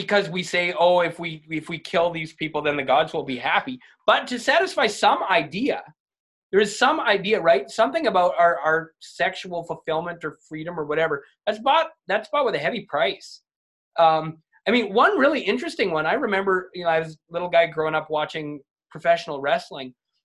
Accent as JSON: {"language": "English", "country": "Canada", "said": "So yeah, I'm a Canadian."}